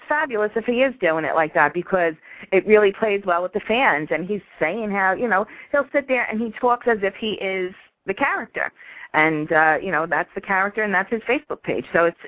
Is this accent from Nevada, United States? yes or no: no; Yonkers, New York, United States; now in Buffalo, United States; I didn't think it was that different than growing up in Yonkers.